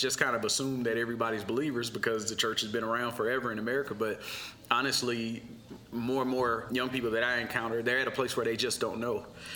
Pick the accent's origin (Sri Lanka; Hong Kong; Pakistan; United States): United States; St. Louis, Missouri; now in Texas, United States; Well, originally, my wife and I, we are from St. Louis, Missouri. And had a call from the Lord to move to Texas, and so we did. 2001, we came down here